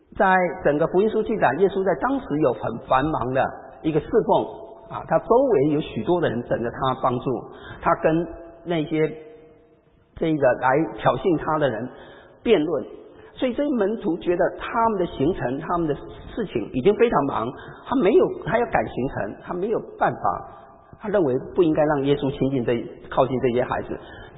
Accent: Taiwan; 我小时候啊，我们闽南人呢、啊，也在台湾有一句这个责备小孩子的话

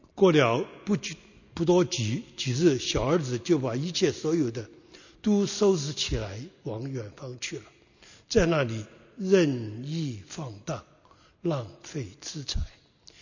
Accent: China; now in United States; 我自己离开中国60多年了，主啊，我们虽然是美国的公民，但是我们身体上流的血液换成我们中国人的血液

